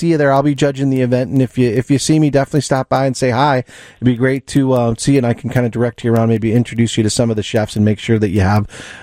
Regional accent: Chicago, Illinois, United States; That's what I think you're obligated as a Chicagoan to do that.

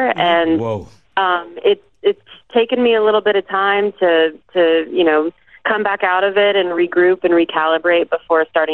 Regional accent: Colorado, United States; I had spent some time growing up in Colorado, like on trail rides.

